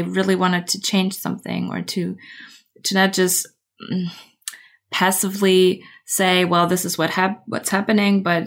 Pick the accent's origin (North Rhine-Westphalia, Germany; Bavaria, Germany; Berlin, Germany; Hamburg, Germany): Berlin, Germany; English is a second language; I'm from Berlin, Berlin, Germany.